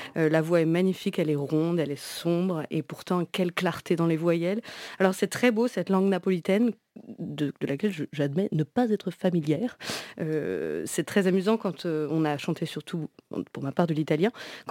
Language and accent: French; France; en tant que française, pour moi, il y a un mystère, là.